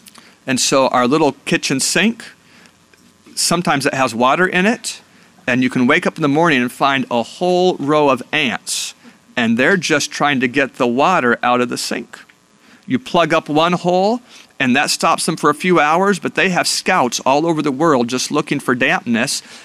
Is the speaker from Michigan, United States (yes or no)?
no; Alaska, United States; I grew up in Alaska. Do you know that there are lots of ants in Alaska?